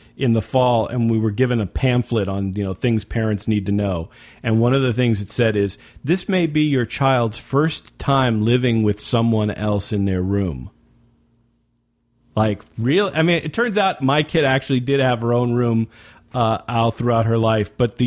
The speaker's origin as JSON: {"language": "English", "region": "California", "country": "United States", "tie": "born or raised there", "lives_now": "Las Vegas, United States", "said": "See, I grew up in Southern California, so I moved to Las Vegas, which is where we are now, 3 years ago, I never lived anywhere else."}